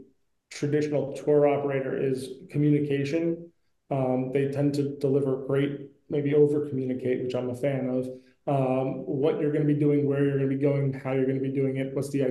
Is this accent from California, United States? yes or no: no; New York, United States; I'm born and raised in New York. I've grown up with it.